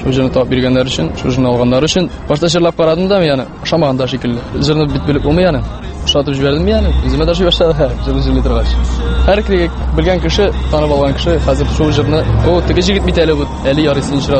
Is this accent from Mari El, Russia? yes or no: yes; Mari El, Russia; Без татар мәктәбендә укыш, татарча сөйләшәм, Аллаһ шөкер. Без әйтә инде Мари республикасы булгач, мари телендә кертәләр.